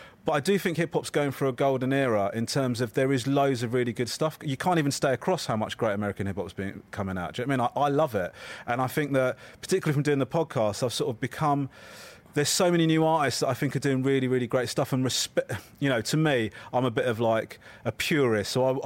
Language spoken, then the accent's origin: English; United Kingdom; I've not come over here as a British ambassador or anything.